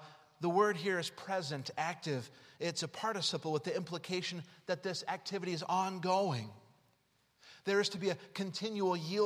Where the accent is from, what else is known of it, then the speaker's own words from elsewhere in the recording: Utah, United States; I grew up in Utah.